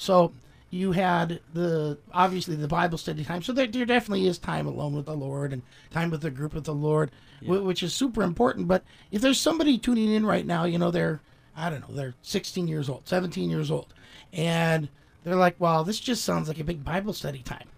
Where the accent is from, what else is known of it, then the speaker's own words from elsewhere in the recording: Ohio, United States; Well, we're from Ohio, and it's like 7 hours away, something like that.